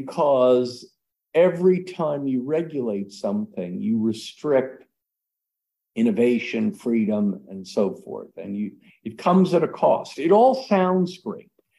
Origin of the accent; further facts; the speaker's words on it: United States; born there; Well, at my core, now remember, I'm an American. I was born in America.